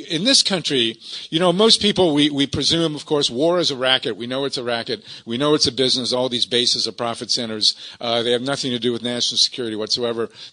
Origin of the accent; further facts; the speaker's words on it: Boston, Massachusetts, United States; born there; now in Columbus, United States; And although I was born in Boston, I have lived in Columbus, Ohio for many, many years.